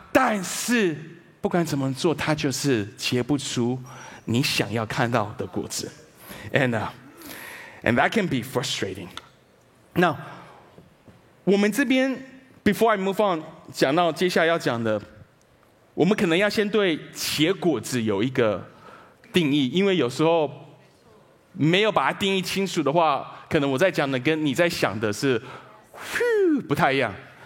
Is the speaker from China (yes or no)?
no; Taiwan; 我知道我们台湾人我们不会讲 fig, 我们讲说无花果，对不对？